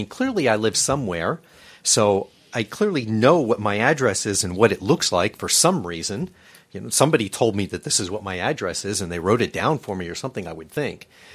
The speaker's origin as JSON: {"language": "English", "country": "United States", "said": "I'm an American, I speak English, that's really all I work with and all I've ever done."}